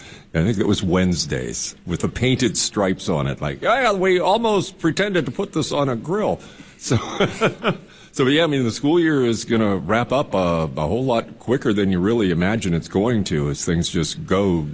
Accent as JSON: {"language": "English", "region": "Pennsylvania", "country": "United States", "tie": "born there", "said": "I was born in Pennsylvania, learned to drive in the snow."}